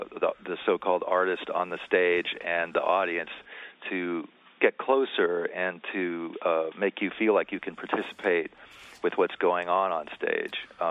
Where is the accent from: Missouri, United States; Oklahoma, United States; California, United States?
California, United States; Los Angeles; Quite frankly, I'm from California, from Los Angeles, and we had Ronald Reagan as governor begin to dismantle funding for a lot of public education